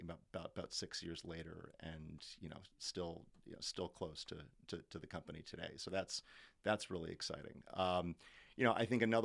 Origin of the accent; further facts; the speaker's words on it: United States; And as an American focused on that transatlantic corridor